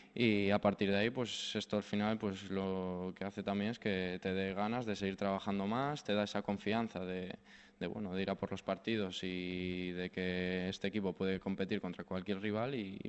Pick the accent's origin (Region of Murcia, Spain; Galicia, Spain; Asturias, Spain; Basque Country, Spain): Galicia, Spain; es mi tierra, toda mi familia está allí